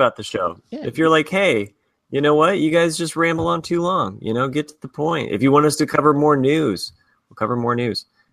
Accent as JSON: {"language": "English", "region": "Ohio", "country": "United States", "tie": "born or raised there", "said": "I grew up in Ohio, and so I loved both teams."}